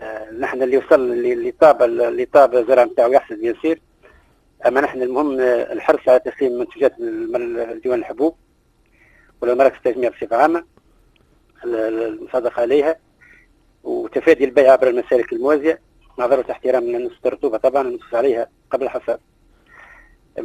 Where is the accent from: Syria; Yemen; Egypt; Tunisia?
Tunisia; Gafsa Governorate; عندنا تقريبا كل شيء في ولاية القفص